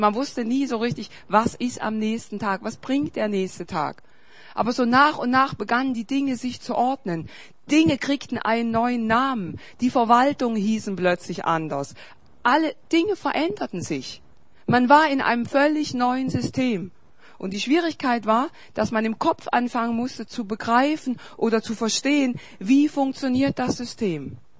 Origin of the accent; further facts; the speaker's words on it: East Germany, Germany; Ich komme ja aus Ostdeutschland und da gab es zwei Staaten.